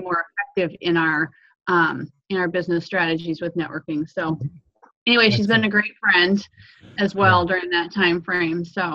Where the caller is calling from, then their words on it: Vancouver, Washington, United States; I'm in Vancouver, Washington